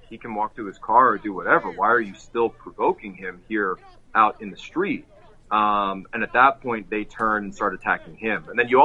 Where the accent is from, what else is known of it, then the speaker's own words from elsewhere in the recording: Philadelphia, Pennsylvania, United States; Well, prayer to St. Michael is something that I learned growing up in Archdiocese of Philadelphia.